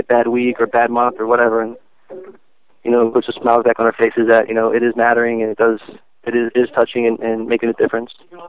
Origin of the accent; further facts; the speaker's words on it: United States; And I was born and raised an American, loving God, country, family, and that's what I am.